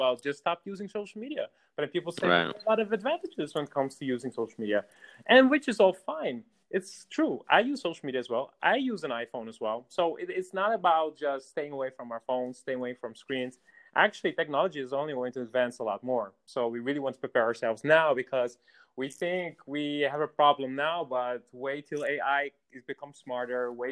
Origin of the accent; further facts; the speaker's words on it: Amsterdam, North Holland, Netherlands; now in Dublin, Ireland; Yeah, I'm from Amsterdam, but now I'm in Dublin.